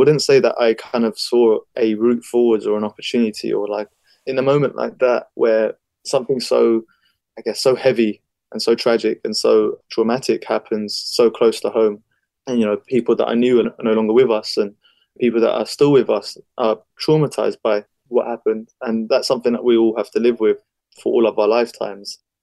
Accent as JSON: {"language": "English", "region": "London", "country": "United Kingdom", "tie": "born or raised there", "said": "we grew up in Ladbrook Grove. My mum was a single mother of four of us. We lived in a council house."}